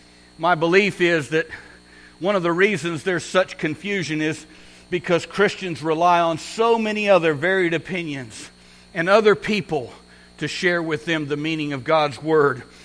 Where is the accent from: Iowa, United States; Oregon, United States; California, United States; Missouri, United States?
Iowa, United States; Ottumwa; because you see, I'm originally from Ottumwa, Iowa, I made my way back to a little church.